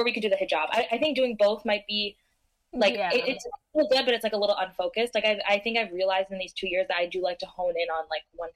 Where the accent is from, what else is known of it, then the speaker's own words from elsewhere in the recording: New York, United States; And yeah, I'm from the New York area.